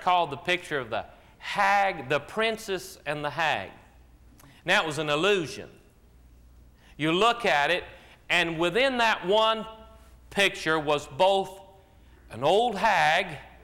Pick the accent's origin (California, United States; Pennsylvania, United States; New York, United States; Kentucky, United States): Kentucky, United States; and I am from Kentucky.